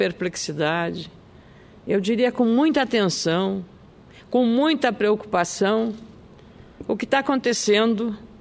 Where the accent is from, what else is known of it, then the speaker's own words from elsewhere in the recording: Rio Grande do Sul, Brazil; eu sou do Rio Grande do Sul